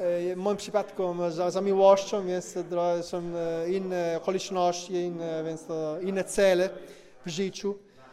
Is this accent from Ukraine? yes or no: no; northern Italy, Italy; Polish is a second language; now in Poland; klimat jest bardzo podobny do mojego regionu. Ja pochodzę z północy Włochy.